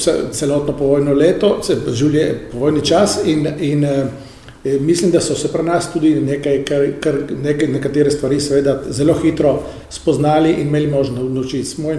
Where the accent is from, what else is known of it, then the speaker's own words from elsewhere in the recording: Friuli-Venezia Giulia, Italy; to smo mi Slovenci v Italiji seveda občutili na svoji koži